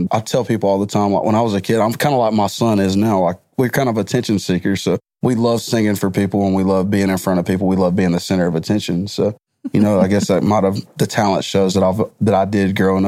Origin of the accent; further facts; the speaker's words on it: Aragon, Georgia, United States; So I tell everybody Rome, Georgia, but I'm actually from Eragon, Georgia. Polk County, same place … from, Nick Chubb from the Cleveland Browns. Yeah, that's where I call home.